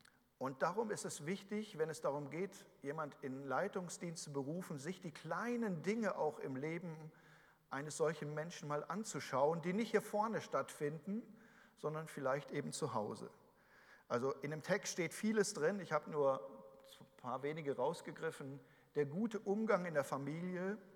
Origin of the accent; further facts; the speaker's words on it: Germany; Ich möchte jetzt nicht seine Politik beurteilen, das kann ich als Deutscher, ist so ein bisschen anmaßend zu sagen, was ist falsch oder richtig.